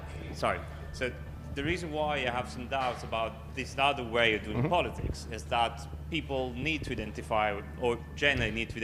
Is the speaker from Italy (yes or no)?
yes; Italy; English is a second language; I'm from Italy, we've seen that quite a lot with movements.